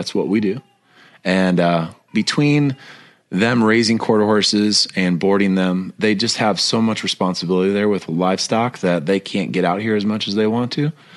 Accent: Midwest, United States; Well, born and raised in the Midwest, mom was a bronze artist.

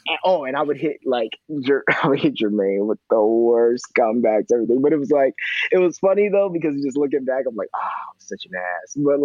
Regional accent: Chicago, Illinois, United States; like, I come from Southside Chicago.

